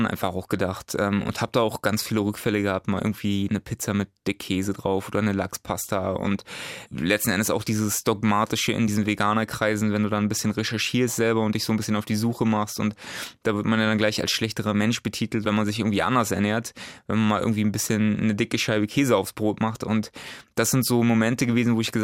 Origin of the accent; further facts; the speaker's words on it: Berlin, Germany; Ich komme aus Berlin